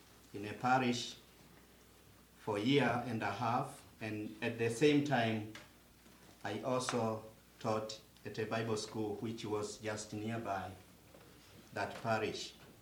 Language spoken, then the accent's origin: English; Tanzania; I'm coming from Tanzania, from the southern part of Tanzania. And I belong to the Lutheran Church of Tanzania.